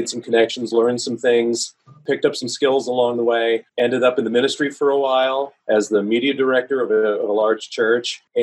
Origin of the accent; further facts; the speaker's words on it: Minnesota, United States; I grew up in a little town in Minnesota, went to all 12, 13 grades in the same school, knew the same people, decided I needed to get out of there.